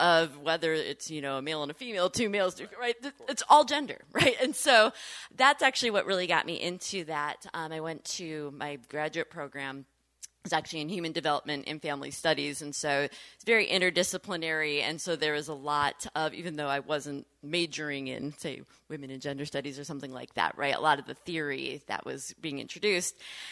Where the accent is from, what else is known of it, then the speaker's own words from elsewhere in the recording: Grand Rapids, Michigan, United States; I grew up in the Grand Rapids area, right? Grew up in the Reformed Church of America. Church was a really big part of my life.